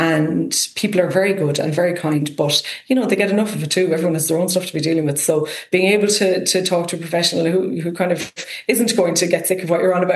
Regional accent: Kilfinane, Munster, Ireland; he was big into the local history of the town where I'm from Kilfinnan

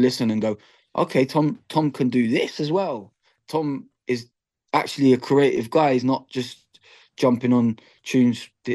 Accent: England, United Kingdom; accent: English; I always, always, always, always call myself Irish. I'm very, very proud of them, with them roots. I'm just an Irish man with an English accent.

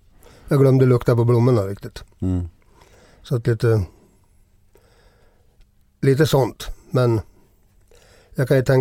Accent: Gävle, Gävleborg County, Sweden; Det kom 45 000 pers liksom, hemma i min hemstad.

